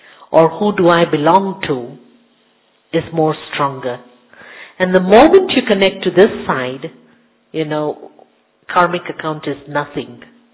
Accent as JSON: {"language": "English", "country": "Zimbabwe", "tie": "born or raised there", "also_born_or_lived": "Zambia", "moved": "yes", "lives_now": "Kenya", "said": "I was born in Zambia, brought up in Zimbabwe, and serving in Kenya, so virtually African. I've been in the center in Kenya since last 31 years, but I was born in Zambia"}